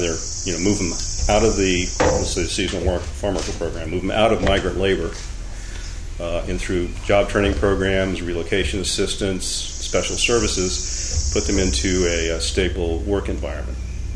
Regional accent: Covington, Kentucky, United States; born there; also born or lived in Northern Virginia; now in Virginia, United States; Well, I was born in Covington, Kentucky, but I never lived there. I was an Army brat, so we moved around quite a bit, and ended up going to high school for 2 years in Northern Virginia

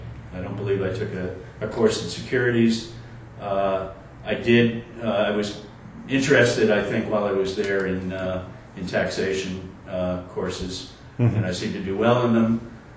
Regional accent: Newton, Massachusetts, United States; also born or lived in Cambridge / Boston; I was born in Cambridge, Mass. And grew up, first 8 years of my life, I lived in a section of Boston called Brighton, Mass. And then we moved to Newton, Mass, where I continued to mature and went to Newton High School

